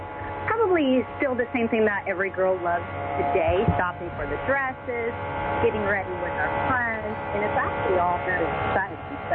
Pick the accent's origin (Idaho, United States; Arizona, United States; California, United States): California, United States; Well, outside of that, I'm from California originally, yes, but I've made my way towards the east throughout the year, so here I am now.